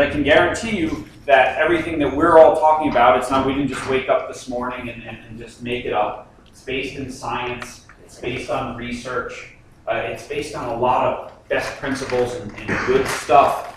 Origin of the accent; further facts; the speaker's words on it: Long Island, New York, United States; now in Bend, United States; I live in Bend, Oregon. I was never a ski racer. I grew up on Long Island, New York. There's no ski racing there.